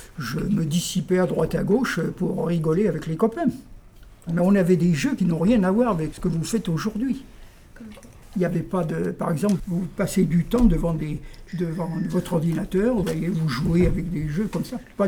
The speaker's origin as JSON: {"language": "French", "region": "Nouvelle-Aquitaine", "country": "France", "said": "moi je suis du Haut-Limousin, vous voyez, au début du Massif central, tu vois. Donc c'est très vallonné, c'est un pays d'élevage."}